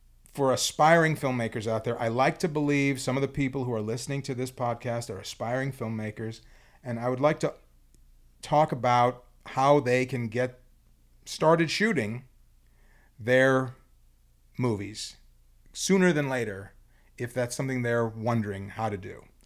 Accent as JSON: {"language": "English", "town": "Chicago", "region": "Illinois", "country": "United States", "said": "So I'm from Chicago."}